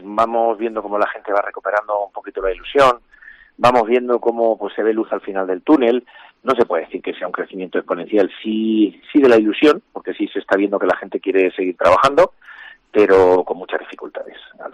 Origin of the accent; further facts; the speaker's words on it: Santa Cruz de Mudela, Castilla-La Mancha, Spain; A mí una ilusión especial por ser de donde soy, al ser de Santa Cruz de Mudela